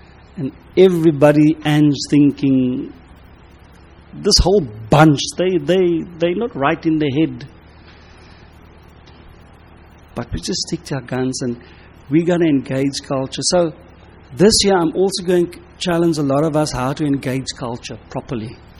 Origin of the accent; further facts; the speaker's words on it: South Africa; Yeah, I'm from South Africa.